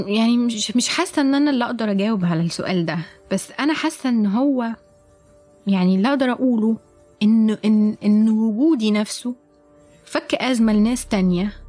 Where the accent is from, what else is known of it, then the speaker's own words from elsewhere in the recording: Egypt; also born or lived in Saudi Arabia; now in United States; البنت اللي اتولدت في السعودية وجت مصر وعاشت حياتها في الظروف اللي أنا عشتها